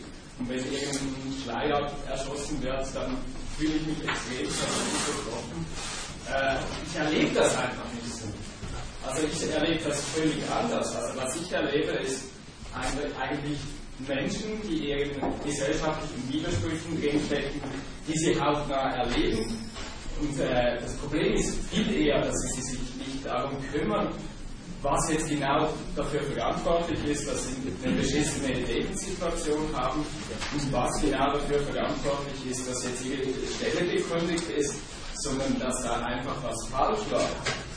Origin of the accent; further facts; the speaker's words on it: Switzerland; also ich komme ja aus der Schweiz